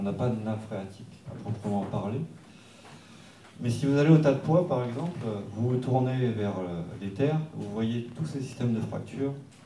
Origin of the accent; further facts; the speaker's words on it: Nouvelle-Aquitaine, France; Donc, nous, on vient de la Creuse.